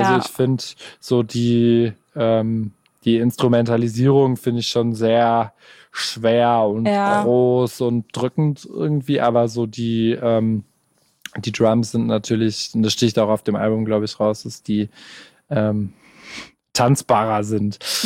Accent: Gelsenkirchen, North Rhine-Westphalia, Germany; now in Stuttgart, Germany; Ich bin auch kein Stuttgarter. Also das ich weiß nicht, ich fühle mich in Gelsenkirchen noch sehr heimisch.

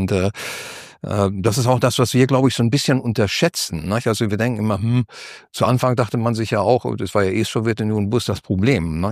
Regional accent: Kiel, Schleswig-Holstein, Germany; born there; Ich bin gebürtiger Kieler eigentlich.

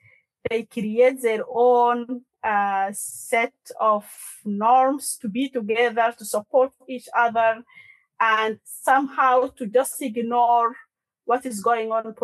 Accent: South Sudan; at the some point when I said I'm from South Sudan

